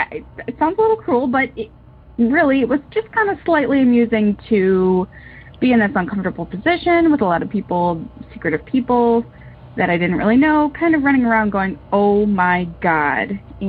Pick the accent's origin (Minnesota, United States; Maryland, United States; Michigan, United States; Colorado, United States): Michigan, United States; We're from Michigan and it was really hot that summer.